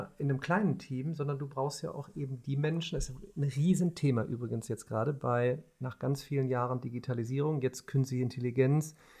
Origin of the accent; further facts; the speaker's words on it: Remscheid, North Rhine-Westphalia, Germany; Ich schiele jetzt mal auf meine Heimatstadt Remscheid.